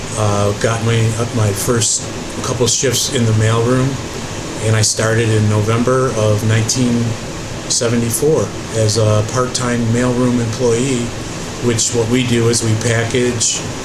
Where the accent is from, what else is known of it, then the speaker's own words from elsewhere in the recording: Sterling Heights, Michigan, United States; also born or lived in Detroit; I was born in Detroit, and we moved to Sterling Heights in 1959. And I lived in Sterling Heights up until 2006.